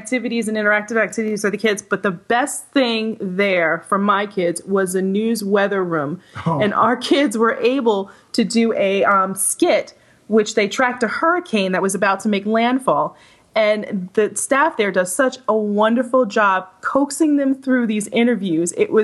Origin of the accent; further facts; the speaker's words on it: Florida, United States; And I'm from South Florida. I lived there for a great deal of my life.